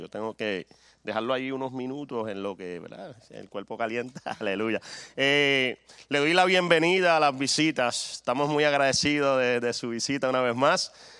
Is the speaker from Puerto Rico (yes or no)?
yes; Puerto Rico; now in Venezuela; bien puertorriqueño de allá de la montaña, porque mi esposa es venezolana, de allá de Maracay, que yo soy ya prácticamente venezolano, pequeño, allá acá por tantos años, hasta la música se me ha pegado